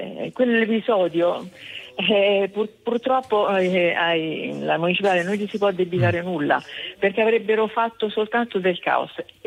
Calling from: Rome, Lazio, Italy

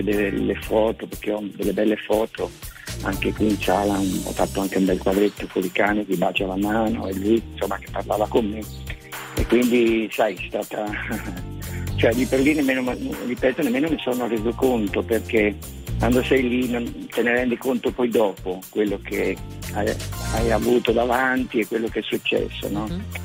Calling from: Marche, Italy; Io sono qui in un paesino vicino a Ancona, a Martigiano

